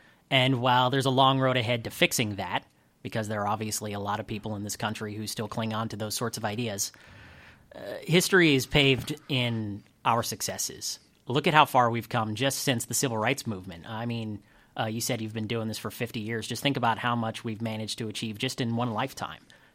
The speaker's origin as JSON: {"language": "English", "town": "Reading", "region": "Pennsylvania", "country": "United States"}